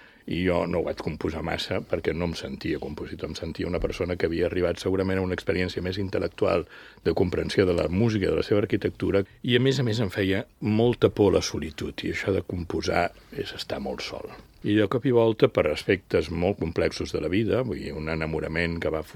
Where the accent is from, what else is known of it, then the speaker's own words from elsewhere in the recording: Lloret de Mar, Catalonia, Spain; la festa major del meu poble, de Lloret